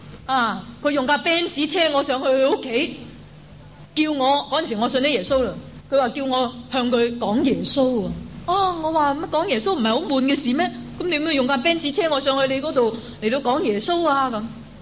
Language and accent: Cantonese; Hong Kong; 有时我哋香港人就系悲哀到笑噶喎，我哋香港人啲反应好得意嘅。